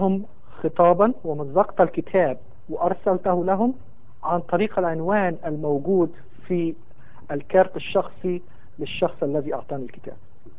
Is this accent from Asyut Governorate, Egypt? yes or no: no; Alexandria, Alexandria Governorate, Egypt; أكبر الأولاد في أسرة مسلمة ملتزمة من مواليد الإسكندرية في مصر، وقد نشأت كما ذكرت في أسرة مسلمة ملتزمة،